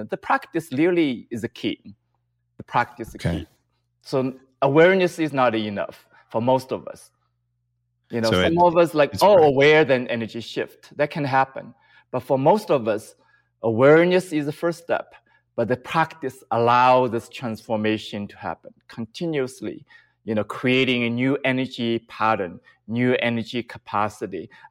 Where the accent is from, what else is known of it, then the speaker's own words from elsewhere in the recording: China; English is a second language; I grew up in China.